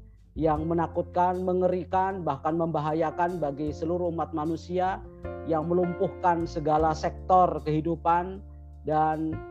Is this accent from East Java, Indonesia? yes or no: yes; Pasuruan, East Java, Indonesia; born there; lahir di Kota Pasuruan, Jawa Timur, tahun 64, ya. Dan pernah belajar di pesantren Tebu Ireng sejak tahun 77 sampai tahun 84-85.